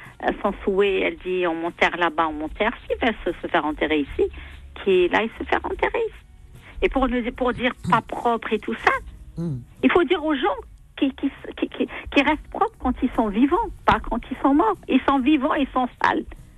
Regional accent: Oran, Oran Province, Algeria; Je suis algérienne, je suis d'Oran.

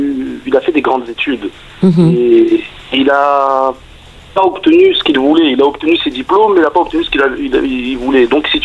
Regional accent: France; born there; Je suis de culture française parce que je suis né en France, je viens de deux pôles

